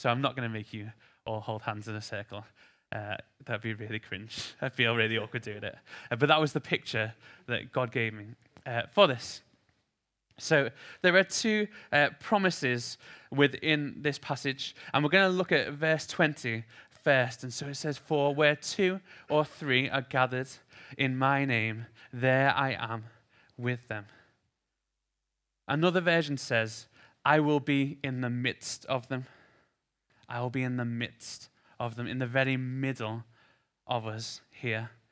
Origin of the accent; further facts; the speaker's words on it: Liverpool, North West England, United Kingdom; So, I've been here a year, and I'm from Liverpool originally.